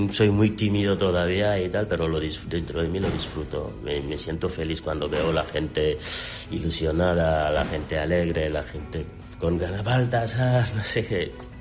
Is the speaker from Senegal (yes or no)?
yes; Senegal; now in Burgos, Spain; Yo soy de Senegal. En 2005 llegué en patera y, bueno, llevo 20 años en España y 18 en Burgos. Aquí me siento una más.